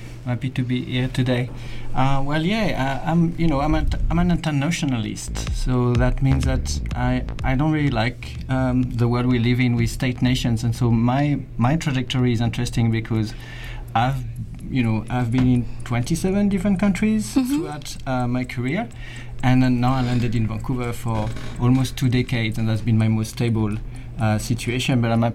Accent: Cameroon; also born or lived in Mauritania / France; I grew up in Cameroon, in Africa. I spent some time in Mauritania when I was young, and then all sorts of places in Europe, around France

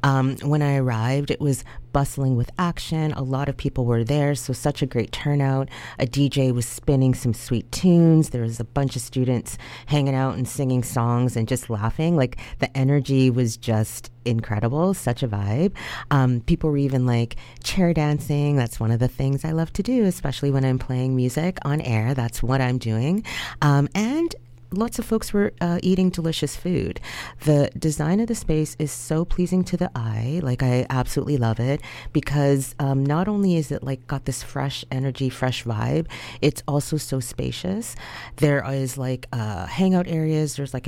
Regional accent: Toronto, Ontario, Canada; I myself was born in Toronto and grew up in Toronto.

